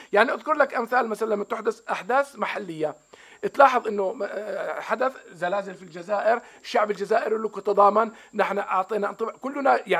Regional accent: Palestine; انا فلسطيني اكثر منك

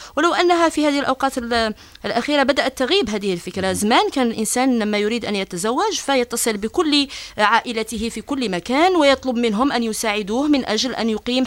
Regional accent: Algeria; المهمة أيضا في حياتنا كجزائريين وكبشر. التضامن هو وجه من وجوه المعاملة الإنسانية، وفي الجزائر لنا مرجعية دينية في هذا الأمر.

